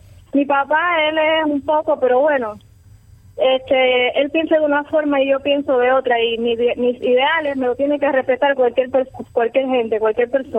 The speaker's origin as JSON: {"language": "Spanish", "town": "Palma Soriano", "region": "Santiago de Cuba", "country": "Cuba", "said": "Bueno, nosotros somos de Palma Soriano."}